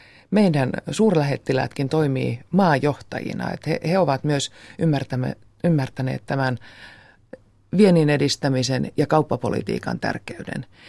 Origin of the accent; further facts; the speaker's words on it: Turku, Southwest Finland, Finland; now in Lieto, Finland; minä olen syntyperäinen turkulainen, mutta asun Liedon kunnassa.